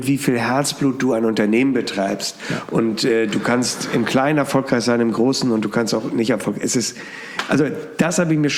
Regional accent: Hamburg, Germany; ich komme aus Hamburg

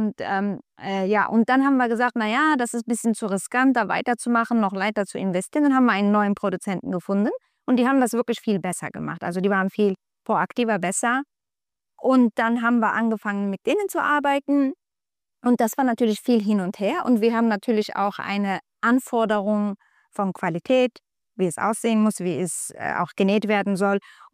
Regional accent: Turkey; German is a second language; ich komme aus der Türkei, unter anderem spreche ich auch die Sprache.

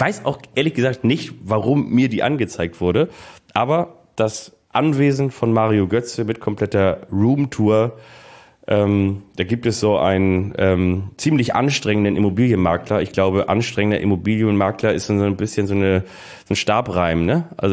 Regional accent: Hamburg, Germany; Ich komme ursprünglich aus Hamburg.

